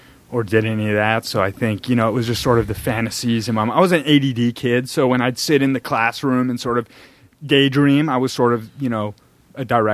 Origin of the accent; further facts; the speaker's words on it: Los Angeles, California, United States; I did. Yeah, I grew up in West LA.